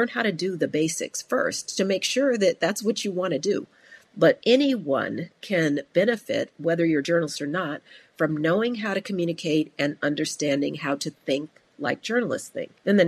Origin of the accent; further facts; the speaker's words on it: Denver, Colorado, United States; also born or lived in Chicago, United States; And, you know, I credit Chicago. And then I also came of age in Denver, which is a very optimistic, outdoorsy